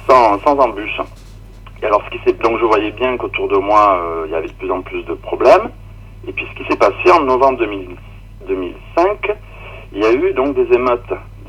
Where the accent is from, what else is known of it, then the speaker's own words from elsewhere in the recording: Toulouse, Occitanie, France; born there; Bon, d'abord, je suis né au Mirail, dans un quartier populaire, dans une petite maison, enfin une maison en bas d'immeuble, de parents, donc d'une mère psychologue et d'un père directeur de recherche à l'aérospatiale.